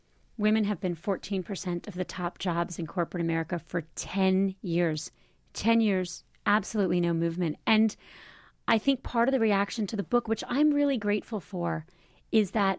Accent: Miami, Florida, United States; born there; I was born in Miami. I recognize the fortune of my birth.

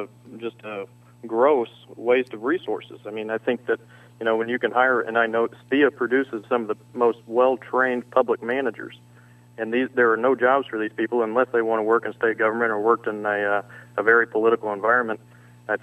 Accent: Indiana, United States; we were born and raised in Indiana and decided after about 9 or 10 months that it was time to get back to Indiana.

